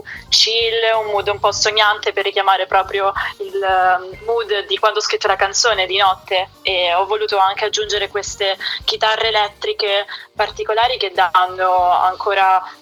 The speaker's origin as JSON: {"language": "Italian", "town": "Rome", "region": "Lazio", "country": "Italy", "tie": "born or raised there", "said": "io sono nata e cresciuta a Roma"}